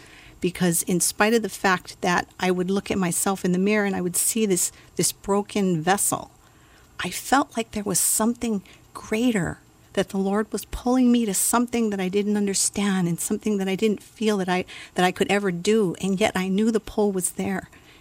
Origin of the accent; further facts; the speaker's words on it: Hawaii, United States; And being Haole, growing up in Hawaii, that was back in the days when people would actually fear going to school on the last day of school